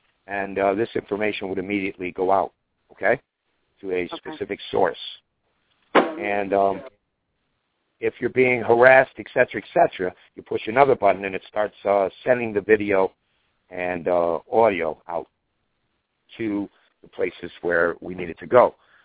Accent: Ireland; I'm an Irishman. I can't make a decision if I'm Canadian yet.

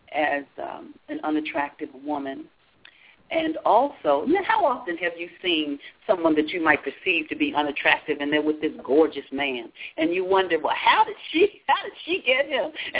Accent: New Jersey, United States; Yeah, but grew up in New Jersey, went to undergraduate and graduate school in New York.

